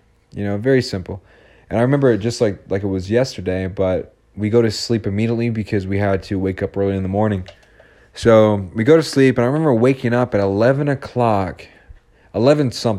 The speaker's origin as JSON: {"language": "English", "country": "Canada", "said": "my mother was 100% Chippewa, Ojibwa, and I'm from Canada."}